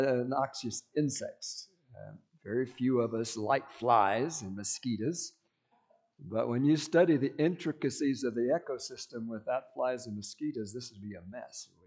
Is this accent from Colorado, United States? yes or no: yes; Colorado, United States; I was born in Colorado Springs and grew up on the High Plains